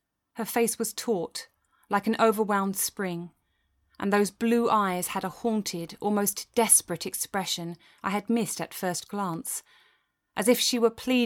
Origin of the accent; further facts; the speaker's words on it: Wolverhampton, West Midlands, United Kingdom; stretching as far as Wolverhampton in the north, my hometown, and Coventry in the south.